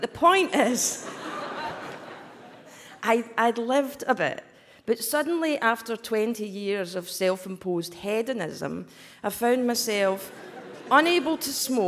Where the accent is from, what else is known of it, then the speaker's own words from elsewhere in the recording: Westchester, New York, United States; I'm not actually from Scotland. I'm really from Westchester.